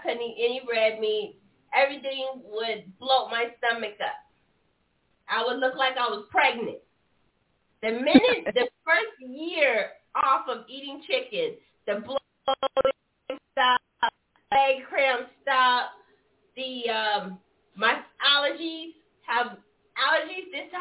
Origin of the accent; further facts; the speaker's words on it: Charleston, South Carolina, United States; Charleston, South Carolina.